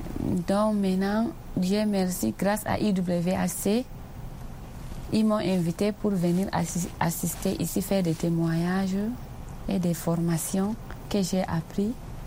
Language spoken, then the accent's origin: French; Maroua, Far North, Cameroon; Je viens du Cameroun. Dans la région de l'extrême nord, Maroua.